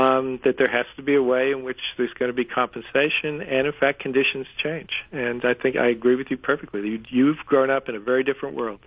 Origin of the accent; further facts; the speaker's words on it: California, United States; I grew up in California where I could get free education through the University of California.